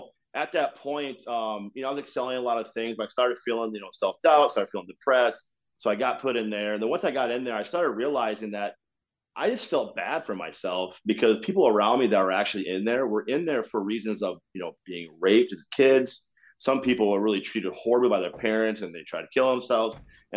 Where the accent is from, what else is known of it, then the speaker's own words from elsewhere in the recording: Duluth, Minnesota, United States; also born or lived in Texas / Rapid City, South Dakota; As we grew up here in Duluth, because my stepdad's parents were here, we moved out here actually from South Dakota Rapid City when I was seven. So I've been here since I was like 7 years old. Like I said, originally from Texas.